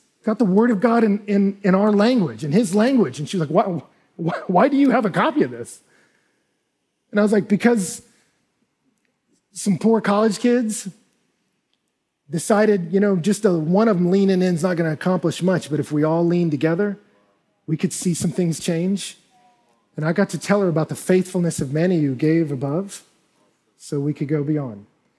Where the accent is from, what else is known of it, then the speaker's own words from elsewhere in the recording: Texas, United States; It was shocking to me as a Texan when we came in to rent a house.